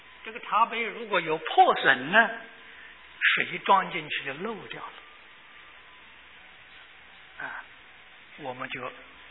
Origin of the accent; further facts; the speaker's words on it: China; 戒律传到中国之后，在中国做了一个大幅度的修改，适合于我们中国人的啊。